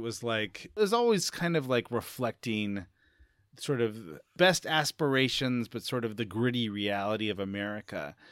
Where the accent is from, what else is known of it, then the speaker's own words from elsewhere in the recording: California, United States; But you and I grew up in the Bay Area, and we both knew that more people hated Billy Beane than loved him.